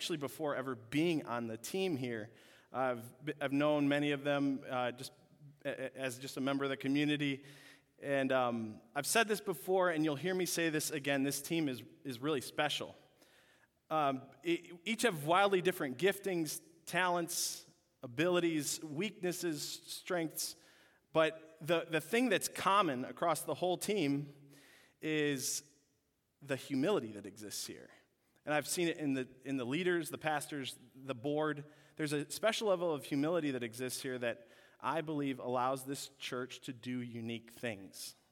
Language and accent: English; Michigan, United States; also born or lived in Little Rock, United States; my wife and I, we moved back to Michigan. We both grew up here, but we moved back in September from Little Rock, Arkansas